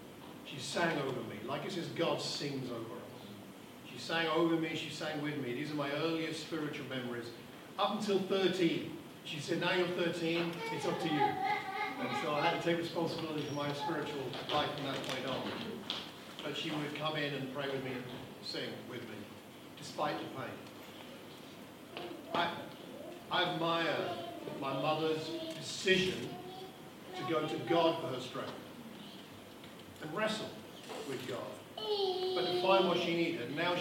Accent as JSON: {"language": "English", "town": "Luton", "region": "East of England", "country": "United Kingdom", "tie": "born there", "said": "I was born in Luton 58 years ago."}